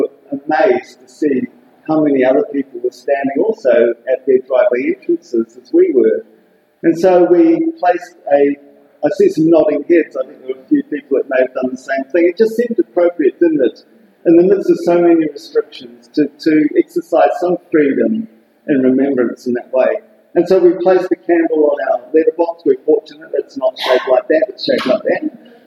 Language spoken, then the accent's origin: English; Australia; But yes, I'm an Aussie.